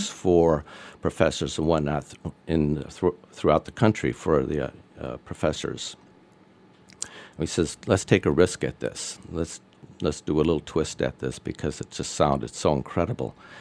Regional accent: Arizona, United States; I'm from Arizona.

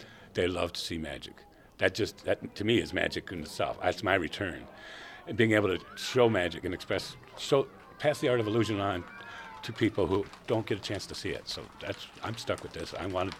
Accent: Ionia, Michigan, United States; I'm from Ionia, Michigan.

